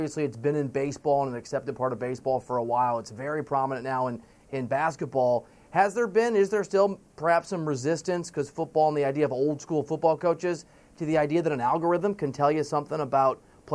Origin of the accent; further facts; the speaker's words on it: Iowa, United States; for a fan base that I know in Minneapolis, I'm from Iowa, feels like it's been snake bit.